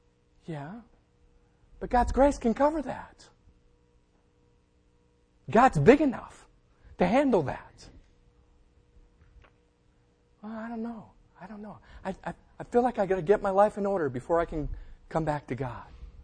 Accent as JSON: {"language": "English", "region": "Massachusetts", "country": "United States", "tie": "born or raised there", "said": "When we were growing up in Massachusetts, our church had an outdoor concert."}